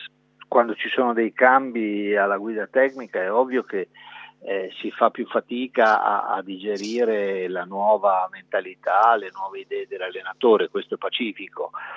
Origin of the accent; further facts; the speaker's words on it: Parma, Emilia-Romagna, Italy; io ne ho 53 di anni, sono di Parma